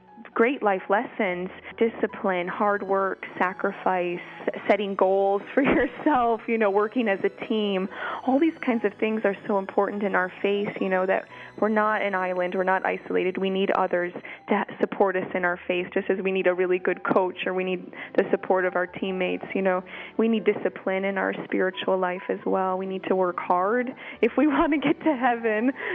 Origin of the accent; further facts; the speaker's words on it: United States; now in United Kingdom; But I do find that being an American here